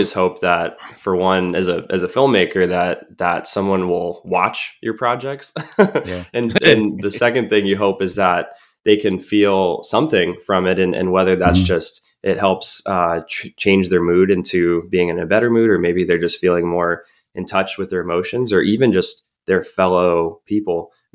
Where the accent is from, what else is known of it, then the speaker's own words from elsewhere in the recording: Colorado Springs, Colorado, United States; the beauty that it had in my hometown, you know, in Colorado Springs